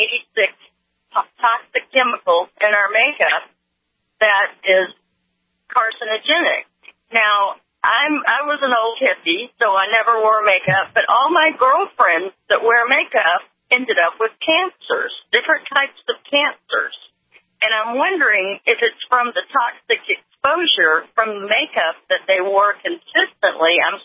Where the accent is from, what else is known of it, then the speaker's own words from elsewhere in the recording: Deep South, United States; I'm originally from the Deep South, but now live in the Pacific Northwest and never wore much makeup.